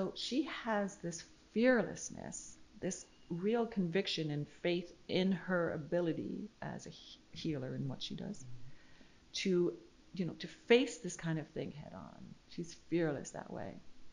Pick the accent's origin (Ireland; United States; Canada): Canada; I'm from Canada originally.